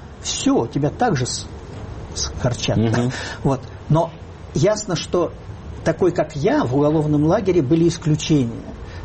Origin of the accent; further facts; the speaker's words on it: Moscow, Russia; Значит, я был москвич, но не коммунист.